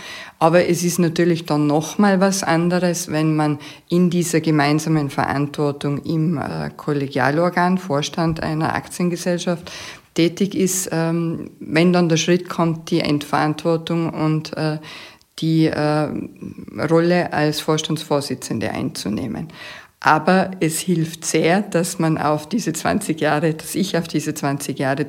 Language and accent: German; Tyrol, Austria; wir als Tiroler, stolze Tiroler